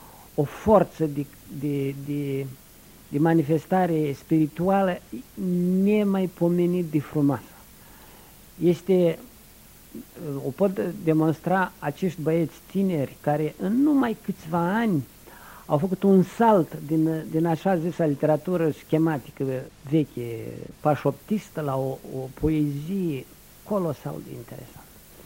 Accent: Transnistria, Moldova; Vreau să spun că merg în satul meu, acolo, în Transnistria.

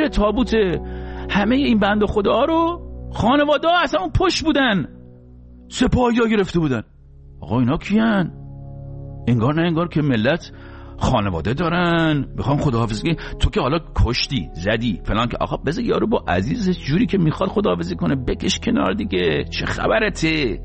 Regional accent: Iran; ما چه گناهی کردیم تو ایرانی شدیم، تو اون کشور دنیا آمدیم؟

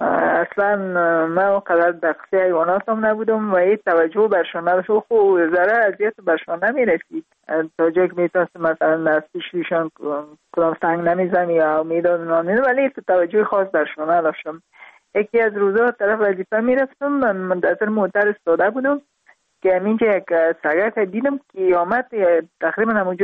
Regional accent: Parwan, Afghanistan; also born or lived in Kabul; در خود شهر کابل به دنیا آمدیم، من از پروان هستم.

